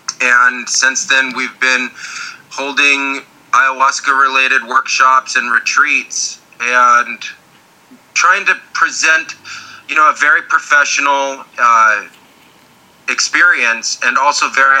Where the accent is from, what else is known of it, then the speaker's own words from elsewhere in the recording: California, United States; Yeah, well … I'm originally from California. Studied at the University of Colorado at Boulder, studied anthropology